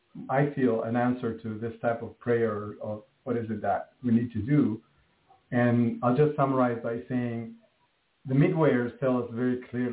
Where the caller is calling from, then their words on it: Israel; I'm calling in from Israel. It's 6 p.m. here.